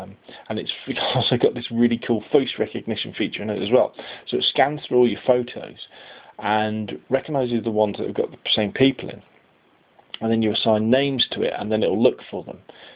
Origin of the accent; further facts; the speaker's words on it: Gosport, South East England, United Kingdom; around the town that is my hometown, that is Gosport